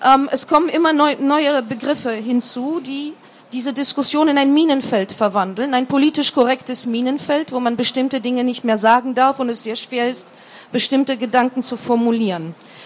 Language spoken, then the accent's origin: German; Poland; Aber trotzdem fühle ich mich 100% als Polin.